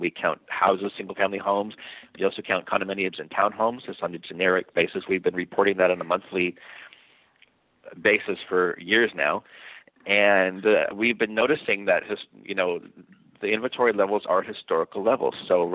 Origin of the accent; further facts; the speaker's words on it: Thousand Oaks, California, United States; I grew up, I'll tell you, I grew up in Thousand Oaks, California, which is about an hour and a half north of here.